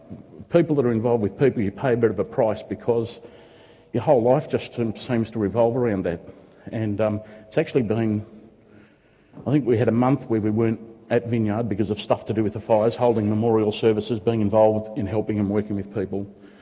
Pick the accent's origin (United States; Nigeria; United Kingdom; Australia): Australia; Yackandandah, Victoria; I've been travelled to Yackandandah, which is my hometown, to speak at a memorial Thanksgiving service up there a few weeks ago.